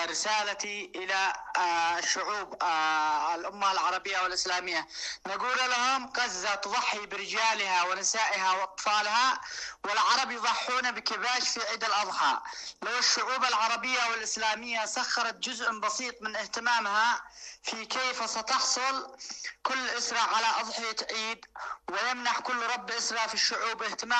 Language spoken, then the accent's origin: Arabic; Yemen; نحن كشعب يمني نقول لا لأمريكا